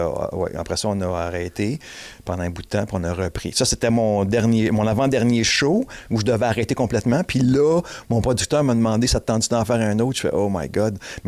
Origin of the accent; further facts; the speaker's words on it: Sainte-Adèle, Quebec, Canada; moi, j'étais un gars du Nord, moi, Saint-Adèle, fait que c'est tout mon patelin, ça.